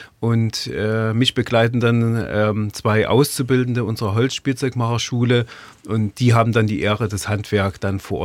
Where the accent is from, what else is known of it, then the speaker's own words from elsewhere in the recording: Seifen, Saxony, Germany; Ich stamme ja selber aus der Gemeinde Seifen.